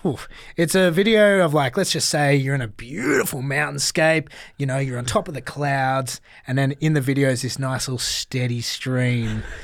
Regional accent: Australia; found out I was from Australia

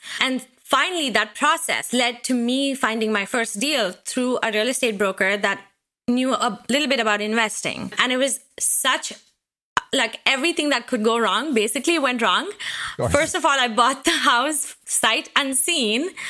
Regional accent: Seattle, Washington, United States; I mean, we live in the Pacific Northwest. I am from Seattle, Washington.

